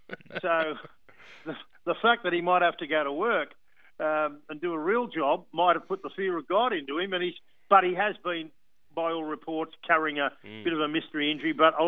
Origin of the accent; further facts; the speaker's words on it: Wollongong, New South Wales, Australia; I grew up in Wollongong watching Graham Langlands play.